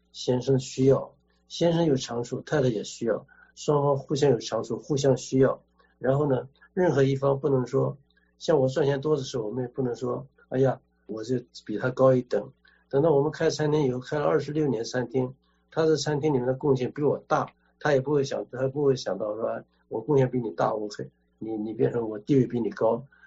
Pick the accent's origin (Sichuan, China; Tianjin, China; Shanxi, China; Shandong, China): Shandong, China; 我是山东人。